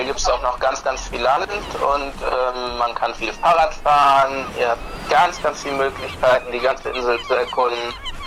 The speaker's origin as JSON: {"language": "German", "region": "North Rhine-Westphalia", "country": "Germany", "lives_now": "Föhr, Germany", "said": "Richtig, ich komme aus Nordrhein-Westfalen, lebe jetzt aber knapp 3 Jahre hier auf Föhr."}